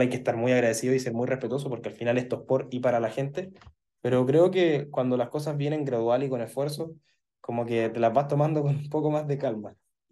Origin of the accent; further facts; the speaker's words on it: Chile; como soy de Chile, tengo que comer chile